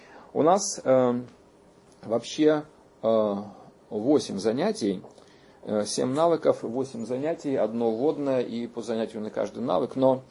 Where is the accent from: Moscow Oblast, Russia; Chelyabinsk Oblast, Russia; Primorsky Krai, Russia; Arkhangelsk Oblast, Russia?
Primorsky Krai, Russia; Vladivostok; Я родился в Владивостоке в 60-м году. Детство мое прошло прямо здесь, вот на этой самой улице Лозо.